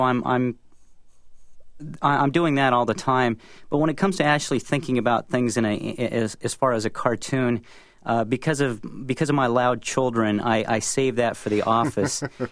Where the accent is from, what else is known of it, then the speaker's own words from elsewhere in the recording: Northwest, United States; I grew up in the Northwest, and my dad was transferred around a lot.